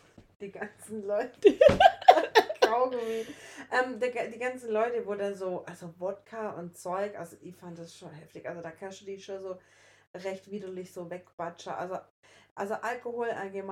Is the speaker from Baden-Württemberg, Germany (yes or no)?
yes; Baden-Württemberg, Germany; ich als Schwabe